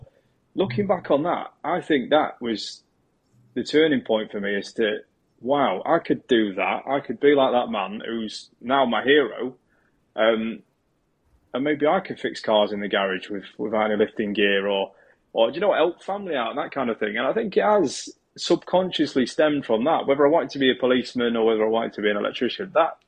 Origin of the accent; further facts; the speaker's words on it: England, United Kingdom; I'm from the United Kingdom or England.